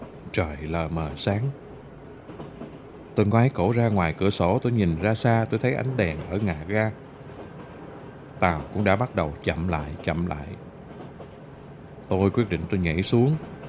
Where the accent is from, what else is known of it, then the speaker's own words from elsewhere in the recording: Phù Cát, Bình Định, Vietnam; Rồi Phù Cát lại là quê hương của tôi